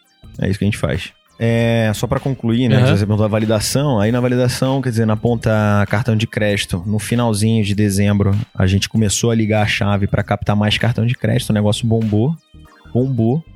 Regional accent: Rio de Janeiro, Brazil; quando eu era moleque, lá no Rio ainda, no prédio da minha avó

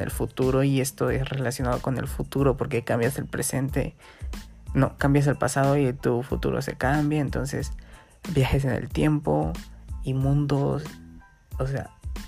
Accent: Guerrero, Mexico; aquí estoy en mi pueblito, en Guerrero

